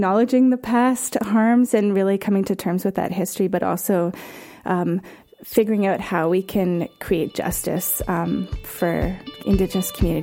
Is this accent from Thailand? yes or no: yes; Thailand; also born or lived in Winnipeg, Canada; I'm a Mennonite, and I have some deep connections with the Mennonite Central Committee, actually. I grew up in Thailand as an MCC kid